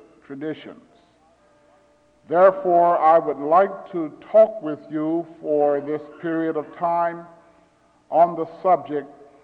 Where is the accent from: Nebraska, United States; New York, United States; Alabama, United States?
Nebraska, United States; Omaha; I grew up in Omaha, and my family were, many of them were Missouri Synod Lutherans.